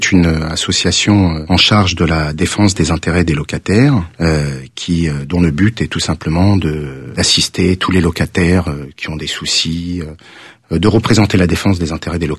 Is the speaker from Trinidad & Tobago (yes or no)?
no; Pantin, Île-de-France, France; étant donné que je suis natif de Pantin